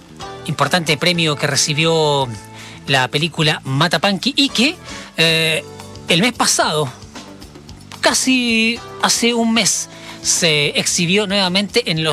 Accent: Valdivia, Los Ríos, Chile; Los que somos de Valdivia y frecuentamos el Festival de Cine de Valdivia

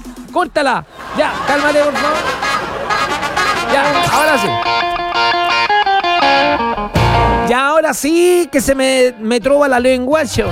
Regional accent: Valparaíso, Chile; ¡Aguante Valparaíso! ¡Mancha, cholo y erizo! ¡Somos de Valparaíso!

